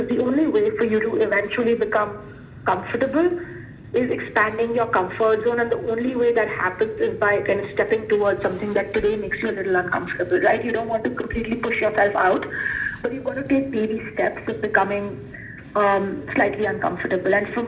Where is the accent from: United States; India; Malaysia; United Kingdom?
India; growing up in India, I come to a developed world.